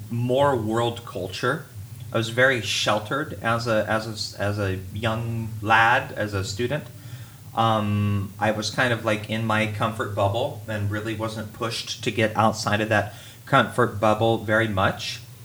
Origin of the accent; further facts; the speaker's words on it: Portland, United States; also born or lived in Washington, D.C.; So I'm born and raised in Portland. I'm born in Portland, grew up in Portland, and my big move when I was just out of college, I moved to Washington, D.C. for work.